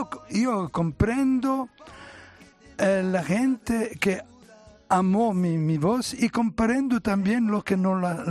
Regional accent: Italy; Spanish is a second language; Sí, me sorprendió el hecho que... comprendía la idioma, siendo italiano. Yo temía que sería un problema, y no, al contrario, me adapté muy, muy rápido, y así me vino la gana de grabar más en español

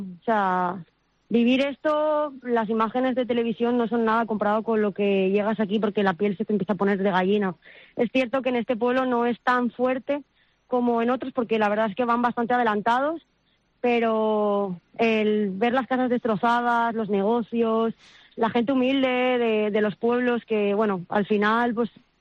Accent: Valencian Community, Spain; now in Almería, Spain; Yo soy valenciana, pero al final Almería es mi ciudad ahora mismo, donde llevamos tiempo viviendo

